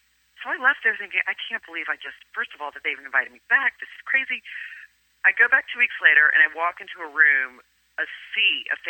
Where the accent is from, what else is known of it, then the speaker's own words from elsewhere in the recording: United States; just because we're growing up in America. They wanted to make sure that we spoke the language, that we knew where we were from, that we still had a connection with Greece.